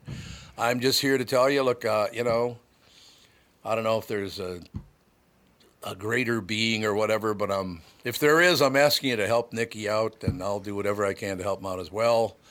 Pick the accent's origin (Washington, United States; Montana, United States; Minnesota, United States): Minnesota, United States; born there; look, I was born in Minnesota. I love Minnesota.